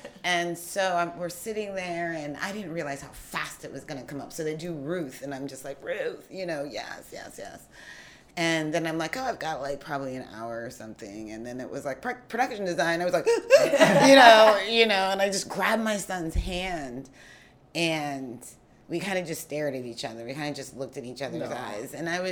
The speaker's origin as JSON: {"language": "English", "region": "Ohio", "country": "United States", "said": "I'm originally from Ohio."}